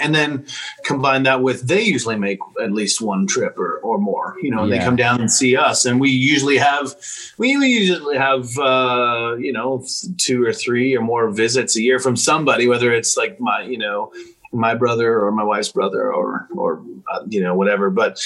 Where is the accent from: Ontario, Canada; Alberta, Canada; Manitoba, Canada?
Ontario, Canada; Pembroke; now in Tennessee, United States; I'm Canadian at heart. I'm from, you know, small town Pembroke, Ontario. But our journey here in Tennessee started in 2006.